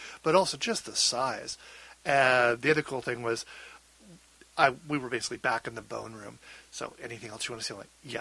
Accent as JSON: {"language": "English", "town": "Vancouver", "region": "British Columbia", "country": "Canada", "tie": "born or raised there", "said": "But, yeah, and I, growing up in Vancouver, I was a Greenpeace kid, right?"}